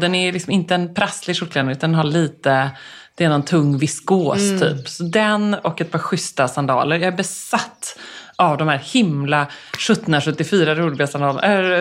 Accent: Marstrand, Västra Götaland County, Sweden; Ja, min uppväxt på Marstrand var ju någonstans alltid att det fanns ju inte det.

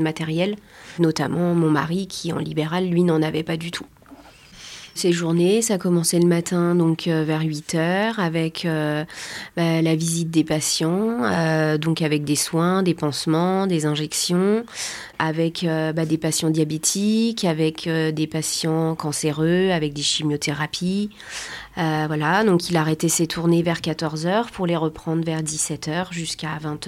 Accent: Pays de la Loire, France; moved away as an adult; now in Boulogne-Billancourt, France; On était une famille recomposée, on vient de Vendée, on était au Sable d'Olonne pendant 10 ans.

